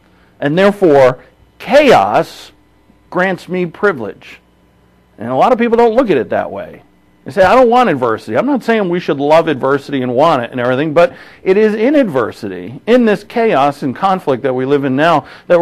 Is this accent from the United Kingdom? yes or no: no; Ireland; I'm Irish.